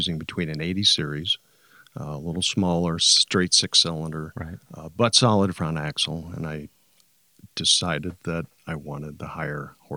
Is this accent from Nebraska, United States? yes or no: yes; Omaha, Nebraska, United States; moved away as an adult; now in Reno, United States; Originally from Omaha, Nebraska. Okay. Moved here in 1996.